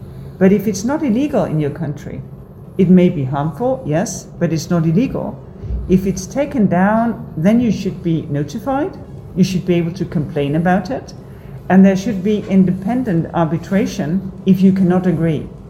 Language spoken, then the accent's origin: English; Denmark; English is a second language; For instance, in my home country, Denmark, we have a quite robust public debate.